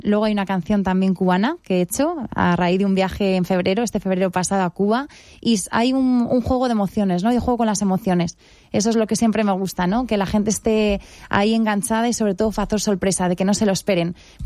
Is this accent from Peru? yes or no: no; Valencia, Valencian Community, Spain; cuando ya llega el concierto y lo doy en mi tierra natal, en un castillo precioso, allí en Valencia